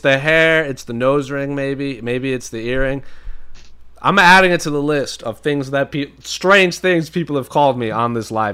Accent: New England, United States; born there; I'm not a Lakers fan. I was born in New England. I was a diehard Celtics fan.

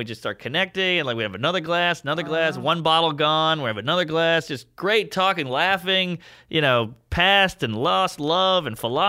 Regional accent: New Orleans, Louisiana, United States; also born or lived in Crown Heights, United States; I'm from New Orleans. You got fucked with all the time there.

